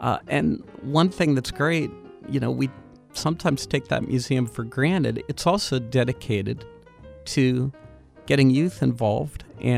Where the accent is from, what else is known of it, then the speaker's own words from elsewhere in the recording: Pittsburgh, Pennsylvania, United States; just when he knew I was from Pittsburgh